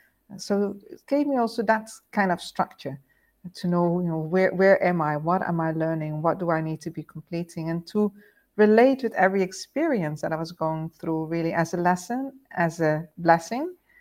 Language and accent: English; Netherlands; All of those fairy tales, European fairy tales, growing up in the Netherlands, of course, as well.